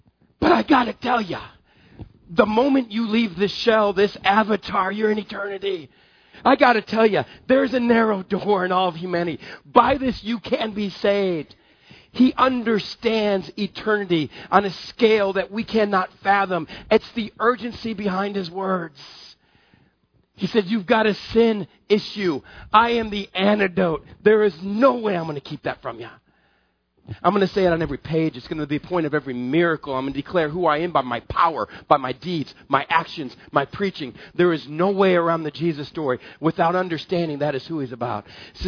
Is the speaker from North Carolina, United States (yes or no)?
no; Arizona, United States; Well, I'm from Arizona. I kind of like the heat.